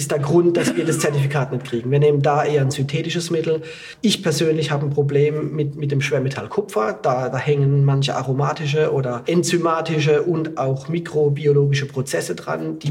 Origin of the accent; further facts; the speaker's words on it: Baden-Württemberg, Germany; ich bin in Südbaden aufgewachsen, habe im Kaiserschuh gelernt, war im Burgund